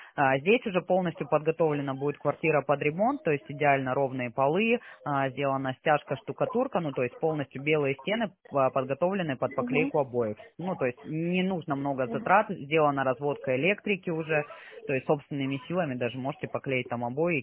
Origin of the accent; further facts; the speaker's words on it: Sochi, Krasnodar Krai, Russia; Я тоже родом из Сочи, у меня родители в Сочи живут.